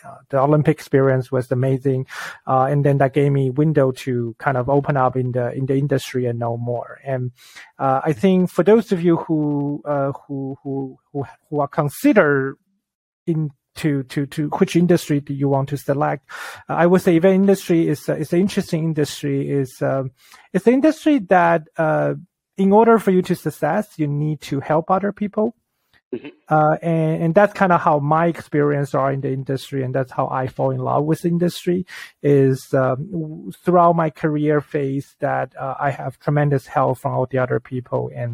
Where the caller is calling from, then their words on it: Vancouver, British Columbia, Canada; I am calling from Vancouver, Canada. This is another Canadian.